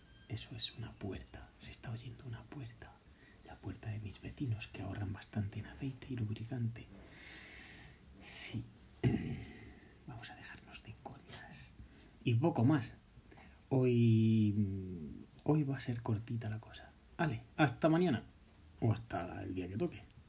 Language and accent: Spanish; Jaén, Andalusia, Spain; soy una persona de Jaén que ve las noticias, Twitter y cuatro cosas y sé lo que sé de aquel sitio.